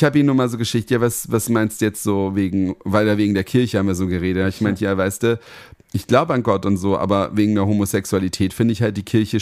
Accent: Berlin, Germany; also born or lived in Heppenheim; Dann der Typ so zu mir, wo kommen Sie denn her aus Berlin? Und ich so, ja, wir so aus Tegel.

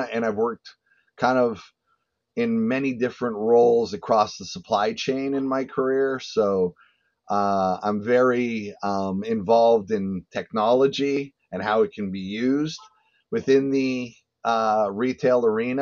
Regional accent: Montreal, Quebec, Canada; I'm originally from Montreal, Canada.

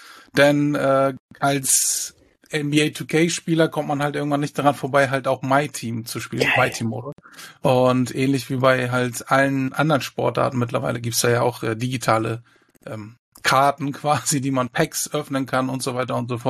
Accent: Hamburg, Germany; ich komme aus Hamburg und wie man unschwer zu vermuten mag, ich sammle Basketballkarten

